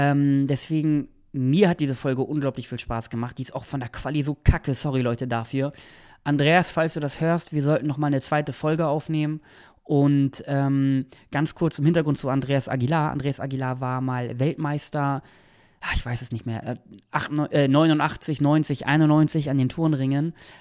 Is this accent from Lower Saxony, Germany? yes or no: yes; Nienburg, Lower Saxony, Germany; Grüße gehen raus an meine alte Heimatstadt, 31582 Nienburg an der Weser